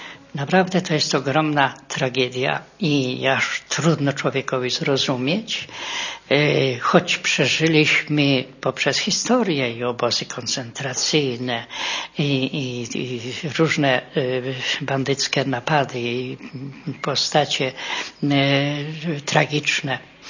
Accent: Masovian Voivodeship, Poland; urodziłem się bardzo blisko jego miejsca urodzenia i też jestem mazowszaninem właśnie spod Rostkowa.

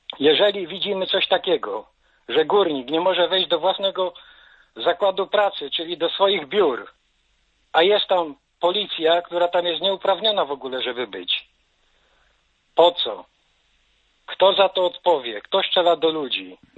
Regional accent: Silesian Voivodeship, Poland; Wy Ślązacy, my Ślązacy, my naród polski.

